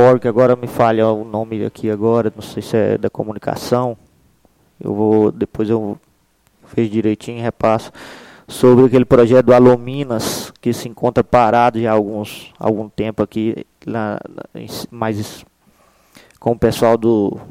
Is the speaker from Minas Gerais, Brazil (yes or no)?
yes; Buritis, Minas Gerais, Brazil; E a gente é do município de Buritis, DDD 38.